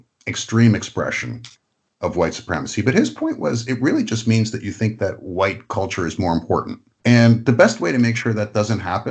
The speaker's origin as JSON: {"language": "English", "town": "Toronto", "region": "Ontario", "country": "Canada", "tie": "born or raised there", "said": "it's not like the neighborhood I grew up in Toronto didn't have black people in it."}